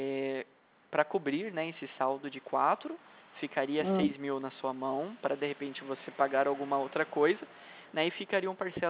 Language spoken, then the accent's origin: Portuguese; Jacareí, São Paulo, Brazil; Ah, eu sou de Jacareí também, eu moro perto do SESI.